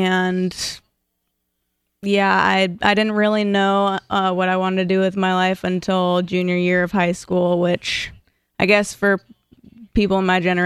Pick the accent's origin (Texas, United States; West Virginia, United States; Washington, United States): Washington, United States; Seattle; also born or lived in Tacoma; growing up in the Seattle area, growing up around ships and the port and in Tacoma as well.